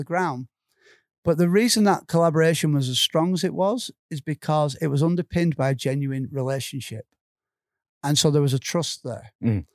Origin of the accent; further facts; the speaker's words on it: Darwen, North West England, United Kingdom; I was born in Bull Hill Hospital in Darwin in 1969.